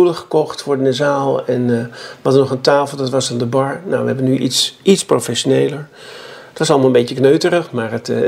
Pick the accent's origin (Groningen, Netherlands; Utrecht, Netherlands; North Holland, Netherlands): North Holland, Netherlands; En ik ben zelf opgegroeid in het West-Friese.